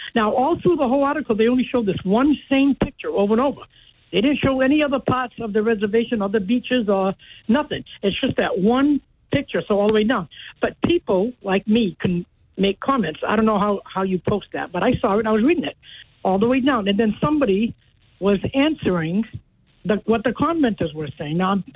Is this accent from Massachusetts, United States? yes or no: yes; New Bedford, Massachusetts, United States; Now, I'm from New Bedford. I've lived here all my life